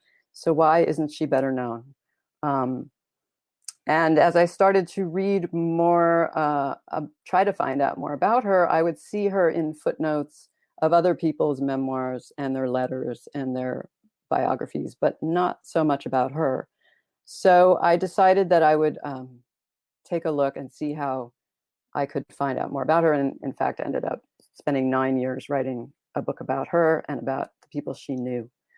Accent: Los Angeles, California, United States; If I had known that, I think I would have connected more to my hometown. I spent a long time away from it. And when I came back, I became a little more interested in Los Angeles history.

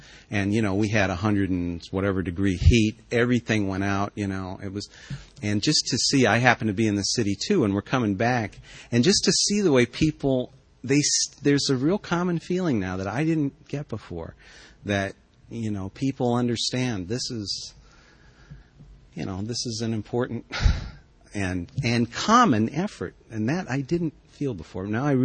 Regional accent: Ohio, United States; now in Montclair, United States; I grew up in Ohio, and New York was where I went when I got out of Ohio.

